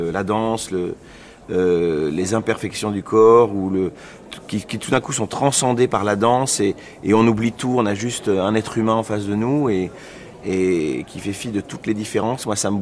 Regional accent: Nouvelle-Aquitaine, France; Je peux aller dans mon enfance, dans la Creuse, avec mon grand-père qui boit son 100%.

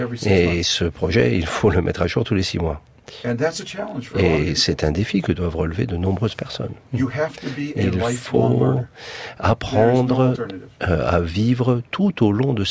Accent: United States; Je suis américain, mais ce que je dis, je pense que ça s'applique à la France aussi.

